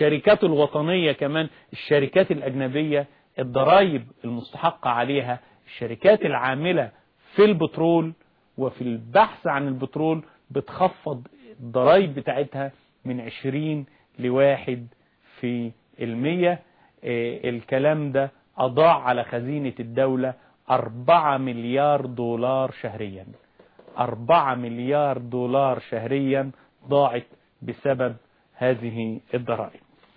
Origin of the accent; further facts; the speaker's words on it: Egypt; الحكومة عندنا في مصر قررت